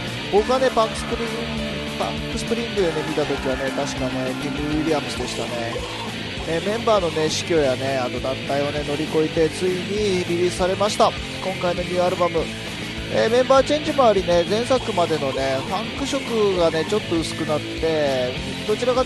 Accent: Sapporo, Hokkaido, Japan; now in Tokyo, Japan; 僕ね明日からね地元の札幌に帰るんですけども

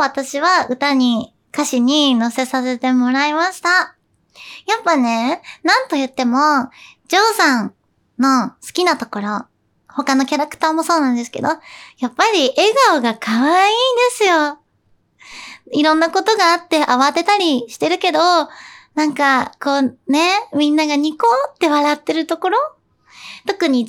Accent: Tokyo, Japan; 私は東京出身、東京育ち、東京生まれです。

